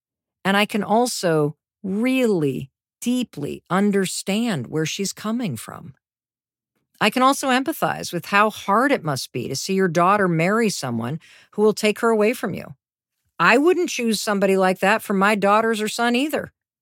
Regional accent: Midwest, United States; Well, because Chris is from the East Coast and I grew up in the Midwest.

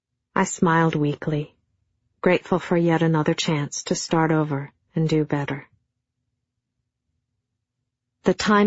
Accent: Minnesota, United States; but I was from Minnesota and everything would be fine.

